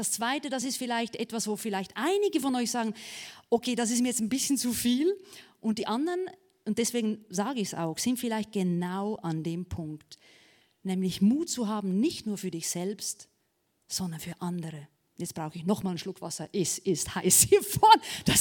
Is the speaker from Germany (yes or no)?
no; Switzerland; accent: Swiss German; Ich merke gerade, ich rede Hochdeutsch. Ich war 2 Wochen in Deutschland, es ist halt noch nicht umgestellt irgendwie. Ich kann ja auf Schweizerdeutsch wieder machen.